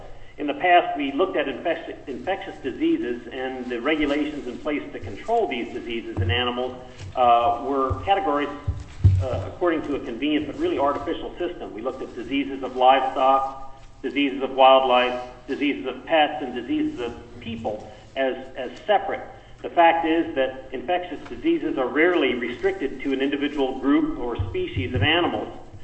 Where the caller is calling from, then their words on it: Anchorage, Alaska, United States; I'm the state veterinarian for Alaska, and I'm calling in from Anchorage.